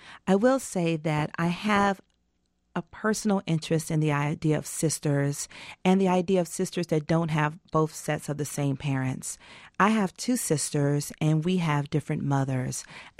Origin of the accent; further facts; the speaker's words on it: Atlanta, Georgia, United States; while I grew up in Atlanta with my father and my mother.